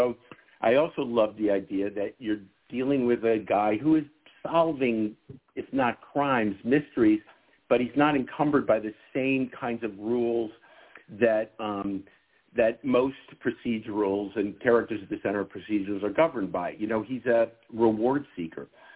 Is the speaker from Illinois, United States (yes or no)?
yes; Chicago, Illinois, United States; Justin and I, we're both from Chicago.